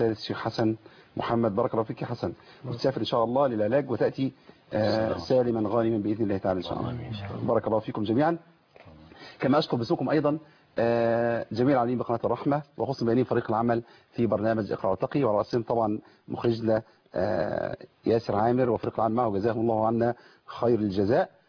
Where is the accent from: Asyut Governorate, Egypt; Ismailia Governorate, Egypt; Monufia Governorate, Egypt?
Monufia Governorate, Egypt; Mit Bel Kom; في قرية ميتة بالكوم، قريتي في مركز تلا محافظة المنوفية